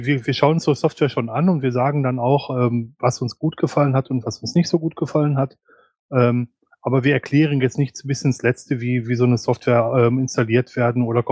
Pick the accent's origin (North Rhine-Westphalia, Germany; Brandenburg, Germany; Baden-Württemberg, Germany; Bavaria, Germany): North Rhine-Westphalia, Germany; now in Düsseldorf, Germany; Also ich komme aus dem Ruhrgebiet, ich habe lange Zeit in Köln gearbeitet und wir sind dann irgendwann nach Düsseldorf gezogen, rund 70 Kilometer von meinem Heimatort entfernt.